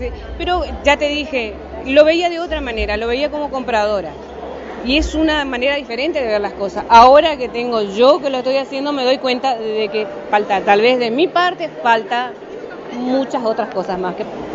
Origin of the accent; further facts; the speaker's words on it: Posadas, Misiones, Argentina; soy acá de Posadas.